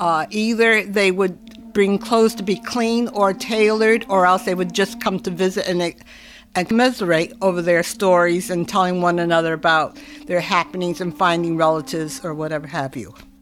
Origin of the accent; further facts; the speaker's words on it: New Britain, Connecticut, United States; I'm from New Britain, Connecticut.